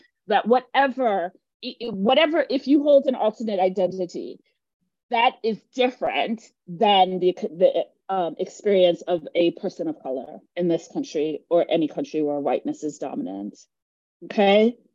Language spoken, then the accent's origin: English; Jamaica; I am Jamaican. When I am not with my family, I don't sound Jamaican. And people will often say, where are you from? And because I don't sound Jamaican. I have sounded more Jamaican in the 3 weeks that I have been here